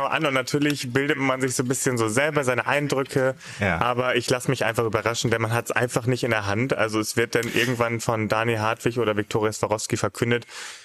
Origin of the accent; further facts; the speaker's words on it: Hamburg, Germany; Ich bin ja auch Hamburger jung